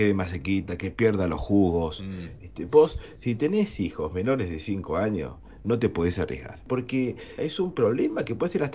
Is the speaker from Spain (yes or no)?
no; Argentina; Nosotros siempre como argentinos estamos en el top 10